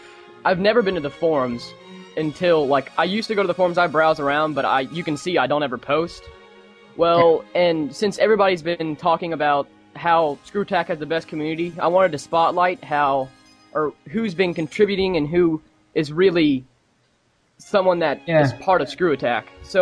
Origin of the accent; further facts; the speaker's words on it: Mildenhall, East of England, United Kingdom; Well, I was born and raised in Mildenhall, England. It's right outside of London